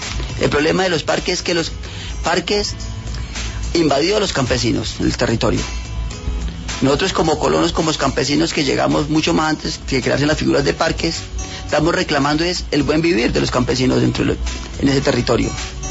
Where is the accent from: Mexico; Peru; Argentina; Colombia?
Colombia; Caquetá; Yo soy del departamento de Caquetá, vengo del Parque Alto Fragüindihuasi